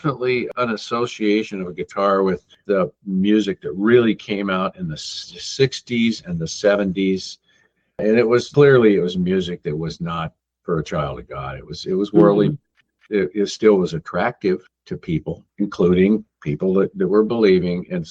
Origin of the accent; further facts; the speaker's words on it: Snohomish, Washington, United States; from Snohomish area in Washington